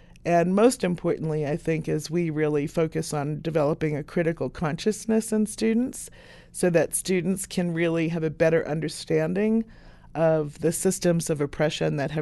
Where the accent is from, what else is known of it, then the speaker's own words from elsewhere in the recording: New Jersey, United States; also born or lived in New York City, United States; Started out in New York City and then moved to New Jersey. And after that, I've moved around all over the country and lived overseas.